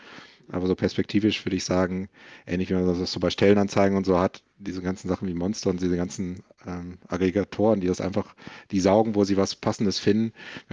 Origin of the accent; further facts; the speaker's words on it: North Rhine-Westphalia, Germany; Also bei uns im Ruhrgebiet gibt es relativ viele Eventseiten irgendwie fürs Ruhrgebiet